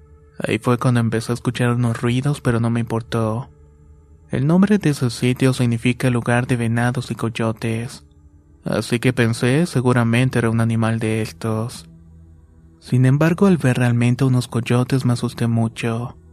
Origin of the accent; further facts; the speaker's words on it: Michoacán, Mexico; Soy del estado de Michoacán